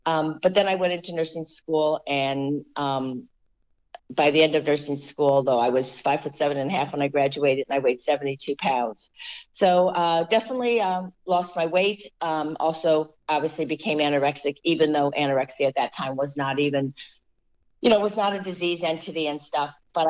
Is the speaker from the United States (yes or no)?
yes; Philadelphia, Pennsylvania, United States; because I grew up outside Philly.